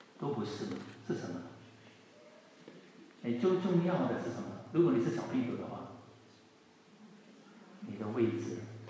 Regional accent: China; 还有东方啊，我们中国人，东方过来的，对不对？

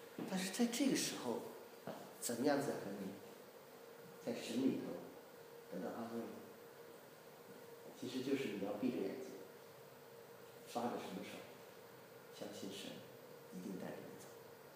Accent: Xi'an, Shaanxi, China; 我们在西安长大的时候，有时候我们去郊区，那西安的外面呢，就是有这个啊黄河比较远一点哈，有一条小河哈，就是黄河的支流。

